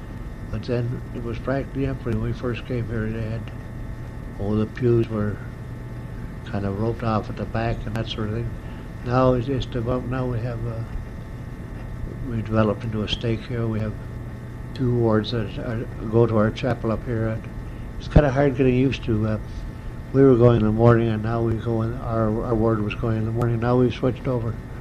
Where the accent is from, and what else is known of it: Shediac, New Brunswick, Canada; born or raised there; also born or lived in Nova Scotia; now in -